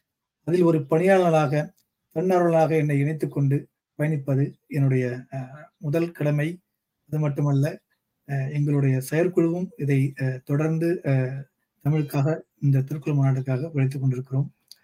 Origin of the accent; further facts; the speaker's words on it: Kumbakonam, Tamil Nadu, India; now in United States; தஞ்சை மாவட்டம் கும்பகோணத்துல என்னுடைய சொந்த ஊர். கிட்டத்தட்ட ஒரு 24 ஆண்டுகளாக அமெரிக்க மண்ணில் குடியேறி குடும்பத்துடன் கணினித்துறையில் வேலை செய்து வருகிறேன்.